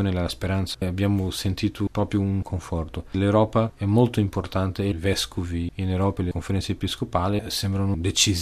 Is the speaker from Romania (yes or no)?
no; Lisbon, Portugal; Italian is a second language; Forse il più bello è stato a Lisbona perché io sono di Lisbona